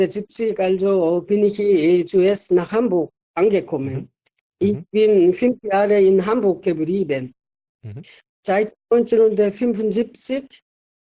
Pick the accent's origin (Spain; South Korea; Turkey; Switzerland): South Korea; Daejeon; German is a second language; now in Germany; Ich bin in Daejeon City, also auch groß geworden, aber meine Urgroßeltern haben in충청남도,홍성군, 갈산면, 갯마을.